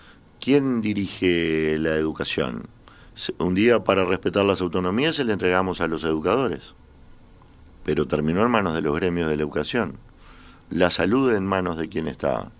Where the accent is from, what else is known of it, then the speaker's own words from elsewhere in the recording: interior, Uruguay; Los que somos del interior de la República vemos algunas cosas con altísima preocupación.